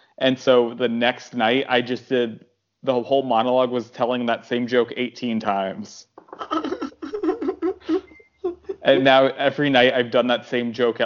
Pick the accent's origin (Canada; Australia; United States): Canada; I'm Canadian. Down under, up over. I'm from the up over.